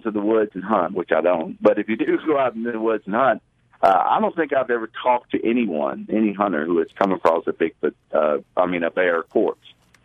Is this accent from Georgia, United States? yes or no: no; Kentucky, United States; I grew up in Western Kentucky. I was a police officer there for 20 years.